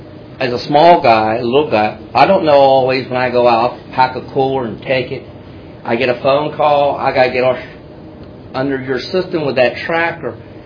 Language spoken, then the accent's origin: English; Chesapeake, Virginia, United States; I'm from Chesapeake, Virginia.